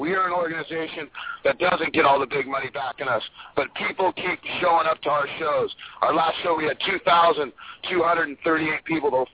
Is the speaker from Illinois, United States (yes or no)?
no; Hermosa Beach, California, United States; You know, I'm from Hermosa Beach